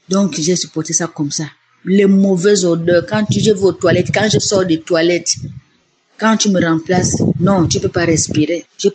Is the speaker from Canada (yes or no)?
no; Gabon; Je suis une Gabonaise, une maman de 68 ans. Je vis au Gabon.